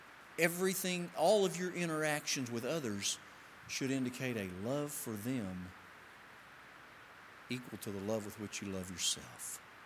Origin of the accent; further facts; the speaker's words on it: Oklahoma, United States; I think I've said Shema in the past because I'm from Oklahoma.